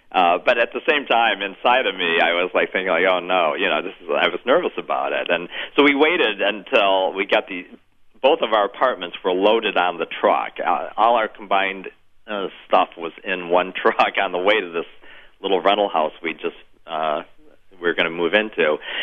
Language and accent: English; Michigan, United States; moved away as an adult; We both had gotten jobs down in Florida. We're from Michigan. We were working in Western Michigan, right across the lake from you there in Wisconsin.